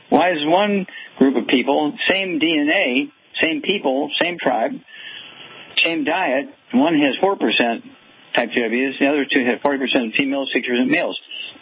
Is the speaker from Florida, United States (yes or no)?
no; Missouri, United States; Chuck, let's go to Missouri, my home state, and Louise.